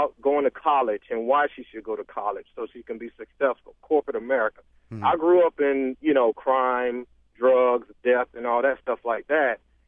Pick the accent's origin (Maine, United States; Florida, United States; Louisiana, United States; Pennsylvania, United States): Florida, United States; Miami; now in Jacksonville, United States; I grew up in the ghetto. I'm from Miami and currently living in Duval County in Jacksonville.